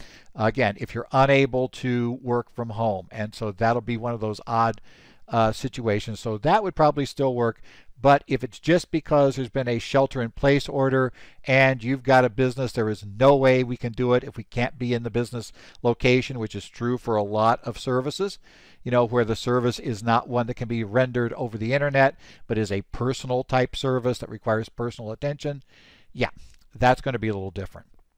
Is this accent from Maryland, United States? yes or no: no; Arizona, United States; Some states, like Arizona, my home state, are not extending the first estimate automatically.